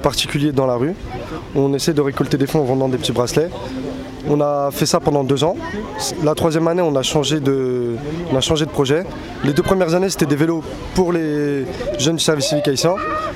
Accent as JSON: {"language": "French", "town": "Colombes", "region": "Île-de-France", "country": "France", "said": "Moi je viens de région parisienne, j'habite dans le 92 à Colombes."}